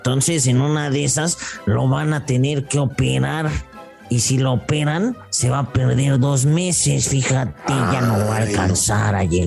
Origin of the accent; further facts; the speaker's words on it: Mexico; O sea, siendo mexicano, les das 2 vueltas y se prestan, ¿eh?